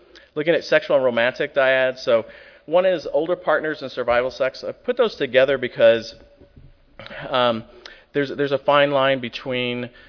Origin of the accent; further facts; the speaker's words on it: Chicago, Illinois, United States; And especially when they find out we're from Chicago, you know, he's like, oh yeah, go talk to Barack and see if you really are.